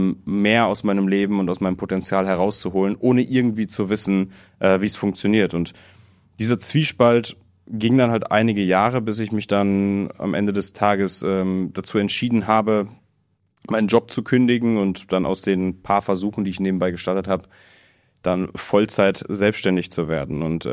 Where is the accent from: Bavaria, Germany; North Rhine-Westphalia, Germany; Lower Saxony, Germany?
North Rhine-Westphalia, Germany; ich bin in der Stadt in NRW groß geworden